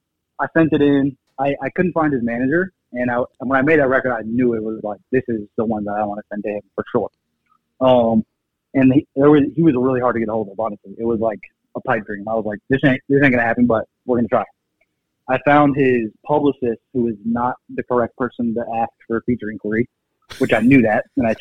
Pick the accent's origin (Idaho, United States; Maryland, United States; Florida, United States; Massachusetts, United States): Massachusetts, United States; His manager is actually from Boston, and I'm from Massachusetts, so we kind of connected on that.